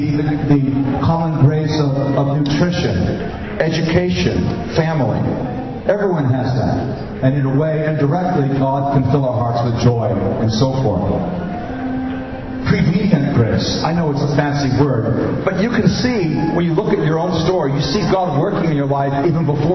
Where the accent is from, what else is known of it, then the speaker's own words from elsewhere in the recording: Florida, United States; born there; moved away; also born or lived in London; I was born in Florida, this state, and lived mainly in the eastern U.S. at that time. Moved to London on the mission team in 1982.